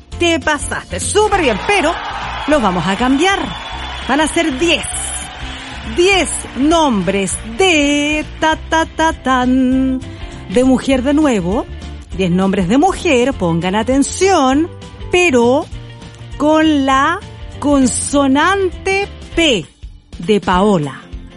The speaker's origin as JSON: {"language": "Spanish", "town": "Hualpén", "region": "Biobío", "country": "Chile", "said": "La amo mucho, somos de Hualpín."}